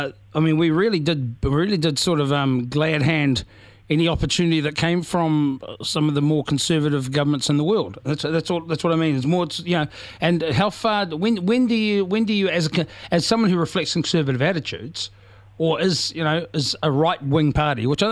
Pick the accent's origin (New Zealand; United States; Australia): New Zealand; worry me as a voter, worry me as a New Zealander